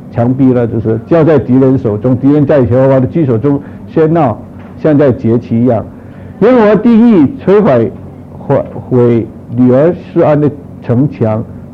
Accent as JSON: {"language": "Chinese", "region": "Guangdong", "country": "China", "said": "他不会炒把你炒鱿鱼啊，我们广东人叫。"}